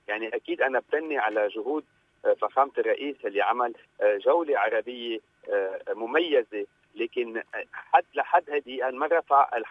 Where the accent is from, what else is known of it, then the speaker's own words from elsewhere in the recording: Lebanon; نحن لبنانيين